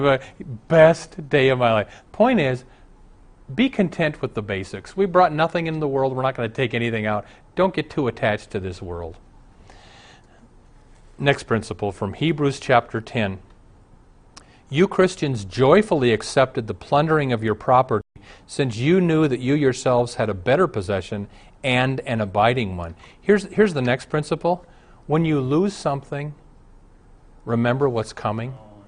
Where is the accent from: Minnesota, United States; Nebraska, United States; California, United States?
Nebraska, United States; Omaha; Like I said, I grew up in Omaha. Dad ran the racetrack.